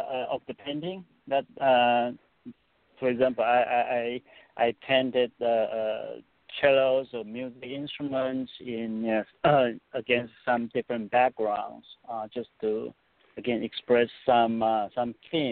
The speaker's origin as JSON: {"language": "English", "country": "Taiwan", "tie": "born or raised there", "said": "Yeah, I grew up in Taiwan"}